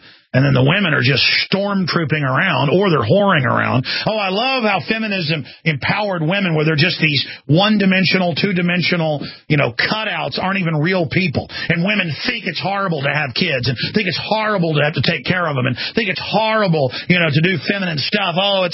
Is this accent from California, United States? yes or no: yes; California, United States; we're from California, but we're not all bad.